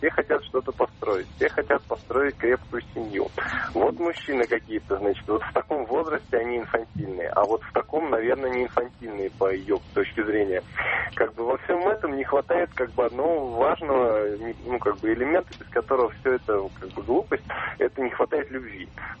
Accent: Moscow, Russia; я родился и прожил в Москве вот до своего возраста.

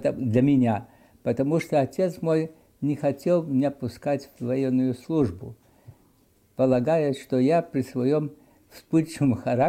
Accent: Tbilisi, Georgia; Я родился в Тифлисе в 1876 году. Получил среднее образование в Тифлисском кадетском корпусе

